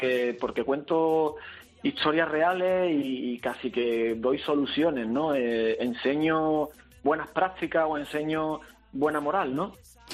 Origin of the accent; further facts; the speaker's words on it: Seville, Andalusia, Spain; Solo que como yo nací en Sevilla y me crié con sevillanos, le aspiramos la Z es del ceceo.